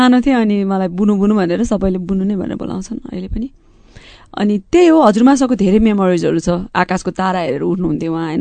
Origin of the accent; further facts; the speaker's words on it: Bagmati, Nepal; so अहिले पनि सिन्धुपाल्चोकमाथि डाँडा काँडामै हुर्किएँ म झन्डै 6-7 वर्ष नै झन्डै अब 2 वर्ष 2.5 वर्षदेखि झन्डै 10 वर्षको उमेरसम्म नै म त्यहाँ बसेँ